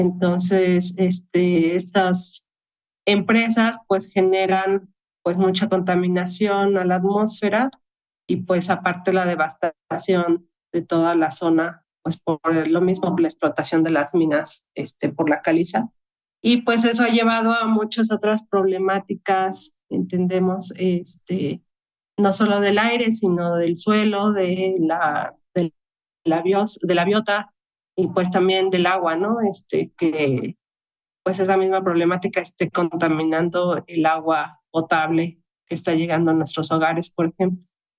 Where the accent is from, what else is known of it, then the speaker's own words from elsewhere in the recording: Atotonilco de Tula, Hidalgo, Mexico; bueno, soy del municipio de Atotonilco de Tula